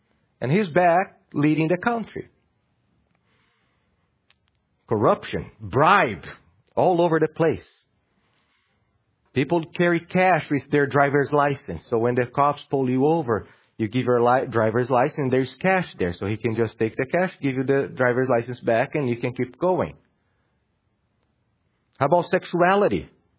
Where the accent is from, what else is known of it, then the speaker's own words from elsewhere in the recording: Brazil; I was born and raised in Brazil.